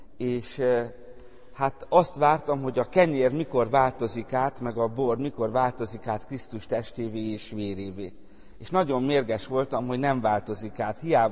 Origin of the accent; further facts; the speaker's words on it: Alsóvadász, Borsod-Abaúj-Zemplén, Hungary; born there; kis falu, a régi Kassai Egyházmegyének a része, a Cserehátnak a csücskébe van ez a kis falu, ez az alsó vadász. Itt születtem